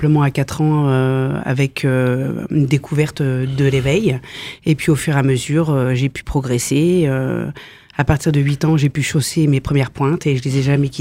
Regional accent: Saint-Max, Grand Est, France; Je suis arrivée dans cette commune en 2005, mais je suis originaire de Saint-Max, une ville qui me tient très à cœur.

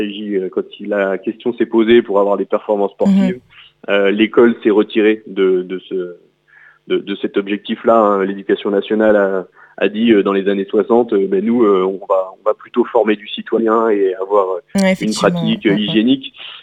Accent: France; c'est la référence chez nous en France.

